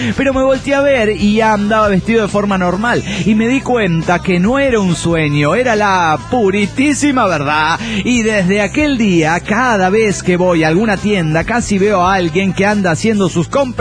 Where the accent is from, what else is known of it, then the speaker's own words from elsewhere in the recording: Salta, Argentina; Soy de Salta, Argentina.